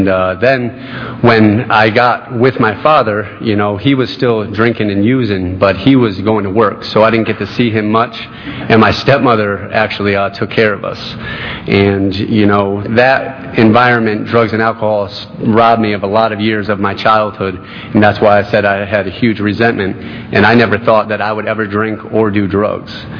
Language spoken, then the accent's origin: English; Connecticut, United States; I grew up in Connecticut, and I grew up with my mother.